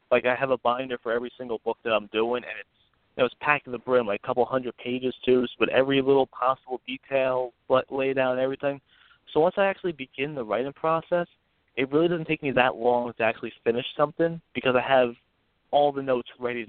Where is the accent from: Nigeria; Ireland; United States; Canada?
United States; Middletown, New Jersey; Oh, yes, yes. I've been here since I've been 5 years old and have no reason to leave.